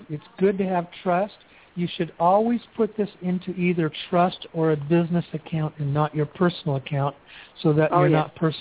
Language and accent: English; Newberg, Oregon, United States; moved away as an adult; I grew up in Newburgh. You know, it's about 35 miles there from Albany. I moved to Newburgh when I was 5 and moved away when I was 25. That's where I grew up.